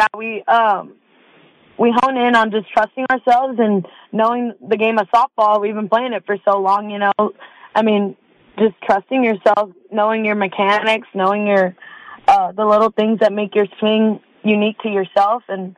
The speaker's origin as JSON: {"language": "English", "town": "San Antonio", "region": "Texas", "country": "United States", "said": "I'm from San Antonio, obviously, so I got to represent the South, but also I'm a proud Latina and Mexican, so I got to represent my culture too"}